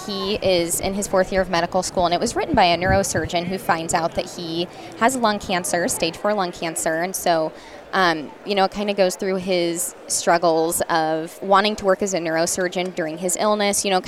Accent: Nebraska, United States; I'm born and raised in Nebraska. Not a huge fan of winters.

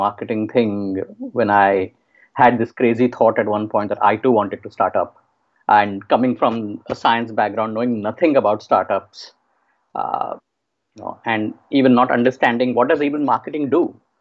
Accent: India; you're from India and I grew up in India.

